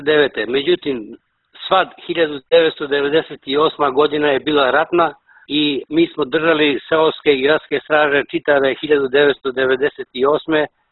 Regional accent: Gjakova, Gjakova District, Kosovo; moved away as an adult; Iz Đakovice sam brutalno prognan 14. juna 1999. godine

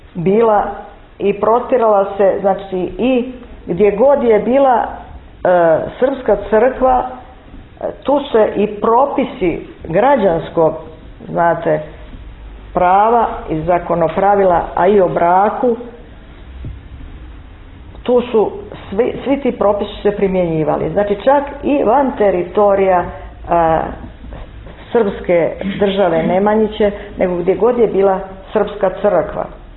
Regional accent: Serbia; Ja sam iz Srbije.

